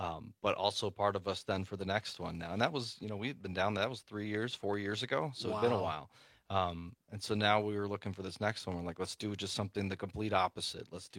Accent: Mineral Point, Wisconsin, United States; Well, I mean, Mineral Point Opera House is always one of my hometown, so that's always a favorite.

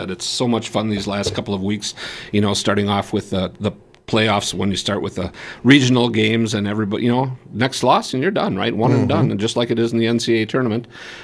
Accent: Brilliant, Wisconsin, United States; Division 3, my hometown of Brilliant.

